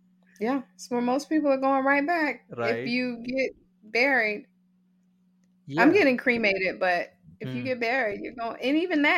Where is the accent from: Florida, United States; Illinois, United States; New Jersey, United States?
Florida, United States; We were like, we're from Florida. We've never seen a tree.